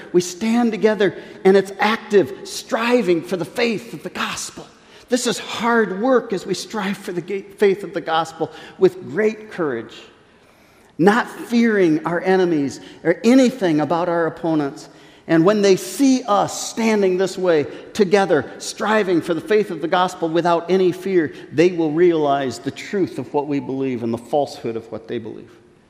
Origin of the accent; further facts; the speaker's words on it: United States; I have lived in other countries. Believe me, I am so thankful I'm an American with an American passport.